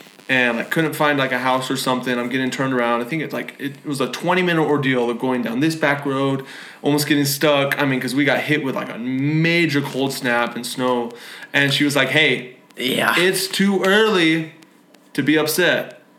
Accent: Washington, United States; also born or lived in Oregon; no, I grew up in Washington.

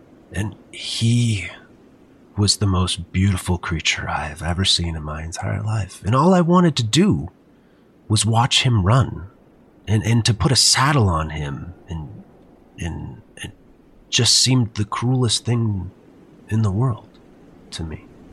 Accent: Minnesota, United States; Growing up in Minnesota, my parents had a horse ranch.

